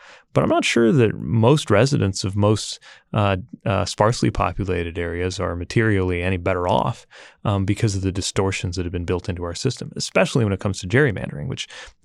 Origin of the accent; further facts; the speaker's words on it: Indiana, United States; Birch Bayh, my home state senator in Indiana